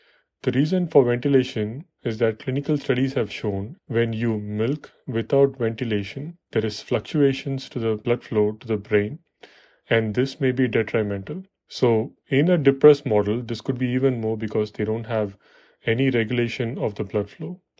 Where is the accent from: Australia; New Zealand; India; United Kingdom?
India; Chennai, Tamil Nadu; moved away as an adult; now in United States; I was born and raised in Chennai. I did my medical school back in the southern part of India and transitioned to the United States to pursue a residency in pediatrics